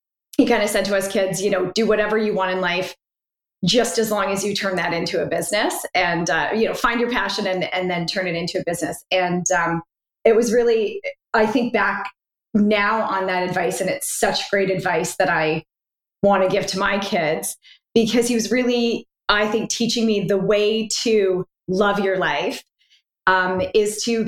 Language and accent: English; Canada; I then decided to move back to Canada. I'm originally from Canada, and went back to school.